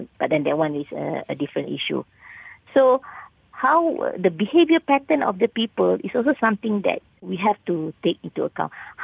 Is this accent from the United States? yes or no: no; Malaysia; what are things that we like to do as a Malaysian, for example?